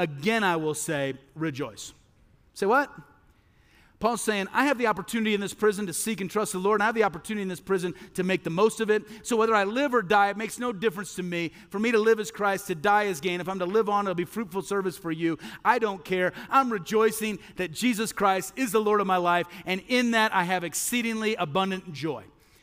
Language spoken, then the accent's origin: English; Midwest, United States; I grew up in the Midwest. All right, I grew up in the Midwest.